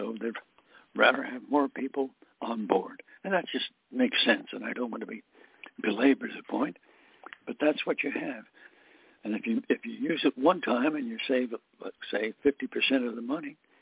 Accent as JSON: {"language": "English", "town": "Scranton", "region": "Pennsylvania", "country": "United States", "tie": "born or raised there", "said": "he went to college at Mansfield University in Pennsylvania, kind of near my hometown, it was Scranton."}